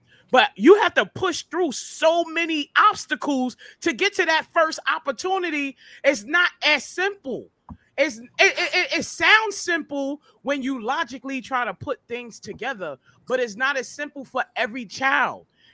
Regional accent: Harlem, New York, United States; When you come from where I come from Harlem, I come from the slums, I come from fucking burnt down old deserted buildings

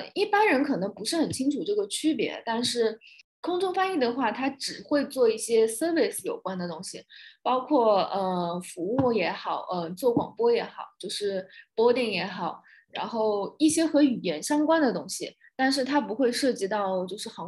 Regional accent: Shanghai, China; 我是来自中国上海的

